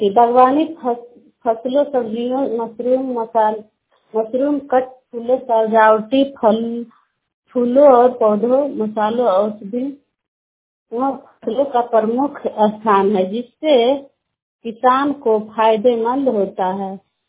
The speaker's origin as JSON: {"language": "Hindi", "region": "Bihar", "country": "India", "said": "और मैं वाला नाटीगंज प्रखंड से हूँ और नवादा डिस्ट्रिक्ट से रहने वाली हूँ।"}